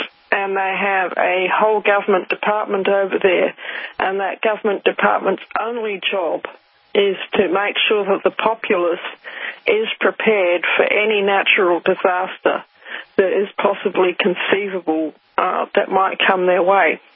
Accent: New Zealand; I come from New Zealand.

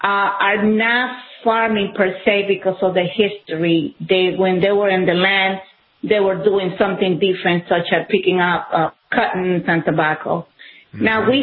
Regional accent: Puerto Rico; Going back on history, like I said, I am from Puerto Rico. I did not experience that.

